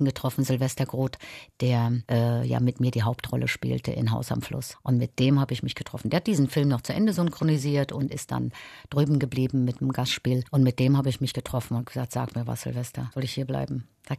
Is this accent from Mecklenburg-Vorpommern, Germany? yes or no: yes; Mecklenburg-Vorpommern, Germany; now in Berlin, Germany; Meine Heimat Mecklenburg wird die Heimat bleiben. Wenn ich da hinkomme, spüre ich natürlich meine Wurzeln. Meine Eltern, meine Geschwister, alle sind noch da. Ich bin ja die Einzige, die weggegangen ist. Das ist zwar meine Geburtsstadt.